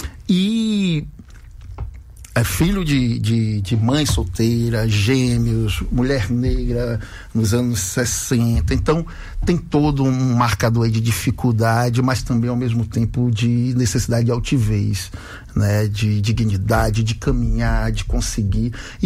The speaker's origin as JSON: {"language": "Portuguese", "town": "Salvador", "region": "Bahia", "country": "Brazil", "said": "Eu sou da Boca do Rio, propriamente dito ali do Barreiro, né? Subindo pelo Marbaque, setor 2."}